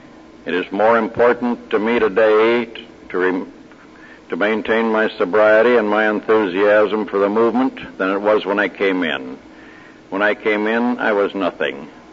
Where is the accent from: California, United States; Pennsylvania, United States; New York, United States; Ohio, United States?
Ohio, United States; Cleveland; I'm from Cleveland, Ohio, as you've been told